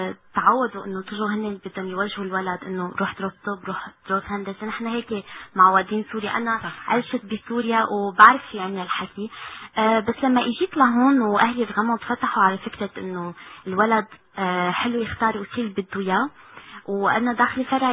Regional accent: Montreal, Quebec, Canada; فإحنا هون بمونتريال كبرنا مع عالم غير، فأكيد إنه بلشنا يصير عنا تفكير شوي كندي

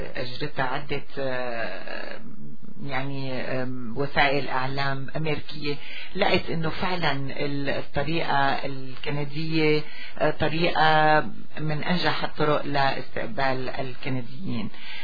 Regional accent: Syria; now in Canada; شو واجبنا نحن كسوريين بعد ما أخذنا كل هالحقوق تجاه كندا؟

